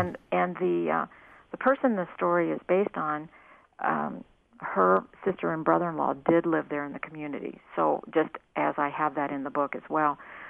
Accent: Kettering, Ohio, United States; Dayton, my hometown where I grew up and went to high school. I grew up in Kettering.

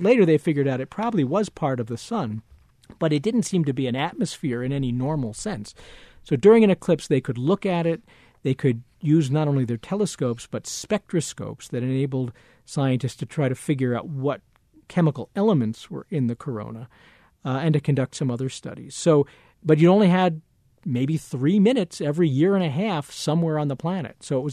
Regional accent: New England, United States; Well, you know, I live in Colorado, yeah. Although I grew up in New England.

